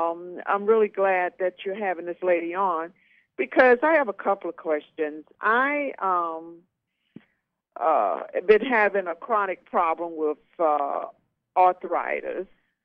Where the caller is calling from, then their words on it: Atlanta, Georgia, United States; I'm calling from Atlanta, Georgia.